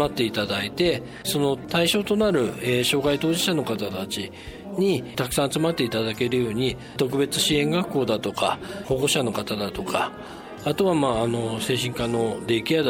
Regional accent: Fujisawa, Kanagawa, Japan; 私も長く藤沢で生まれて藤沢に暮らしています。もう52歳になるんですけども、

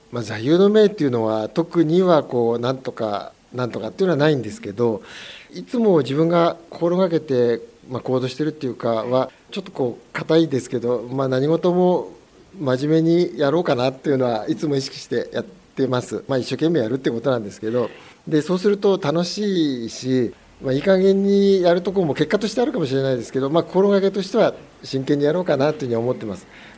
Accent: Fujisawa, Kanagawa, Japan; ずっと生まれて育ってきて、で市役所にずっと仕事してて、藤沢もう藤沢オンリーのようなものなので藤沢本当にいいところだっていうのはもう一般的に言

